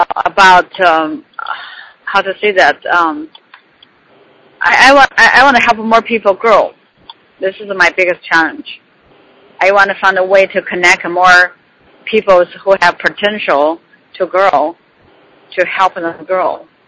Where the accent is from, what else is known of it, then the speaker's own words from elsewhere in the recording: China; English is a second language; I grew up in China.